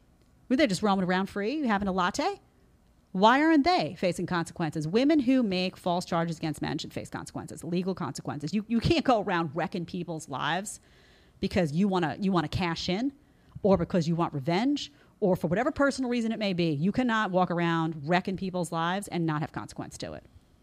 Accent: Brooklyn, New York, United States; I come from Brooklyn.

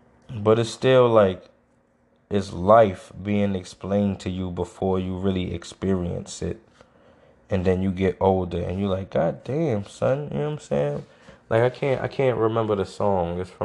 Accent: Brooklyn, New York, United States; as a child, I grew up in Brooklyn and I'm black, so nobody was listening to this music.

